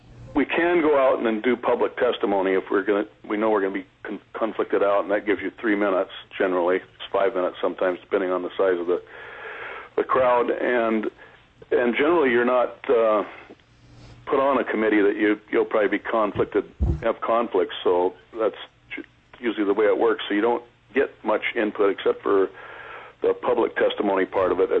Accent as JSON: {"language": "English", "town": "Petersburg", "region": "Alaska", "country": "United States", "tie": "born or raised there", "said": "I was born and raised in Petersburg. I'm actually a third-generation fisherman from here."}